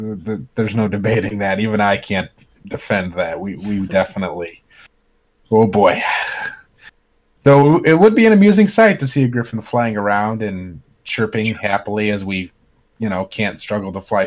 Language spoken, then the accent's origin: English; Indiana, United States; you can't walk down the street in my home state of Indiana drunk